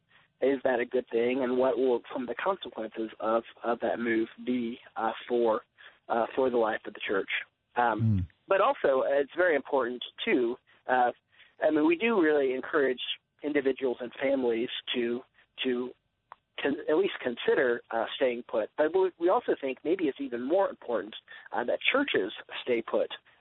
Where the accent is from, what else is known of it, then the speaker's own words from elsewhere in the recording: Washington, District of Columbia, United States; the church that I grew up in the Washington, D.C. area